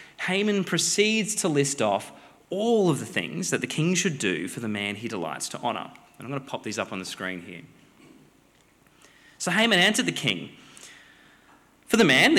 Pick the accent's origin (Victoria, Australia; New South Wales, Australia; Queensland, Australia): Queensland, Australia; Brisbane; give myself a little taste of my hometown of Brisbane.